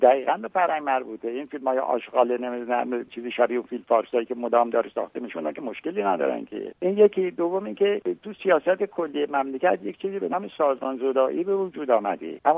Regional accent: Khuzestan, Iran; من بچه خوزستانم، 8 سال تقریبا من بمبارون شده،

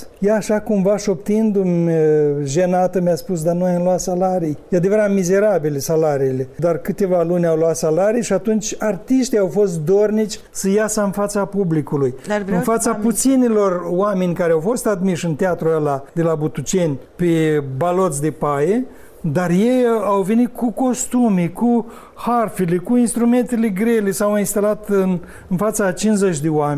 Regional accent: Cinișeuți, Rezina District, Moldova; Cum se zice în satul meu de Baștină Cinșăuț

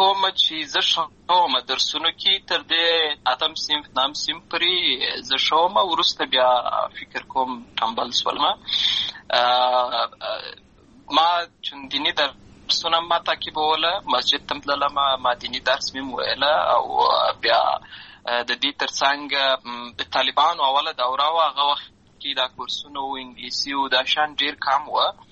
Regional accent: Lashkar Gah, Helmand, Afghanistan; born or raised there; also born or lived in Uruzgan

